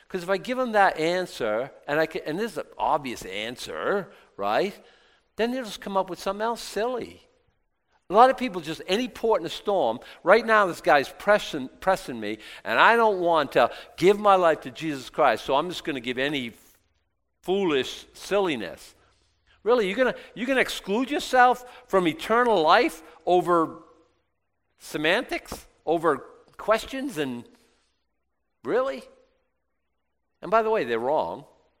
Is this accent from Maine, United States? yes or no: yes; Newport, Maine, United States; Newport was the hub of Maine one time. I don't think it ever caught on, which I'm kind of glad. But I was thinking I'm from the hub.